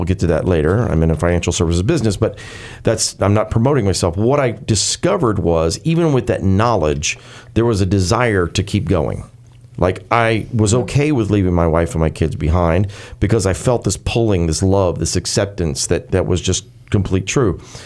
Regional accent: the South, United States; I grew up in the South. I grew up loving barbecue.

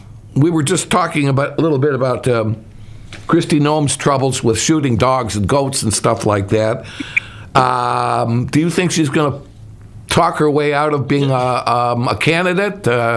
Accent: Chicago, Illinois, United States; Well, I mean, I'm coming from Chicago. Should I talk about it? We had a little bit of trouble in our own backyard.

